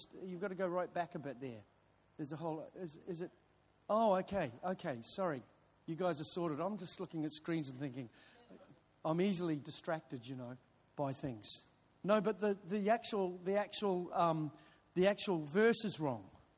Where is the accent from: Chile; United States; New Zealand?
New Zealand; moved away as an adult; now in Melbourne, Australia; I'm a New Zealander, but I've had healing of the memories. And then moved to Australia in my early 20s.